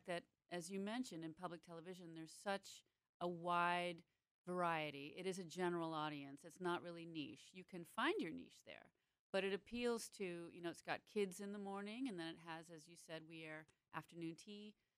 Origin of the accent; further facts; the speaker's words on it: Florida, United States; I grew up in South Florida, and I didn't have that, but I had another children's show.